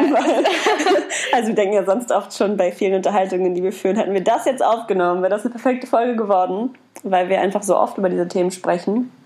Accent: Berlin, Germany; Und dann meinte ich aus Berlin.

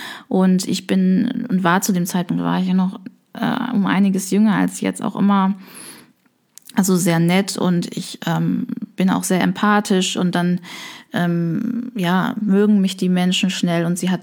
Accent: North Rhine-Westphalia, Germany; wir stammen aber beide hier aus dem Ruhrgebiet, sehr nah beieinander

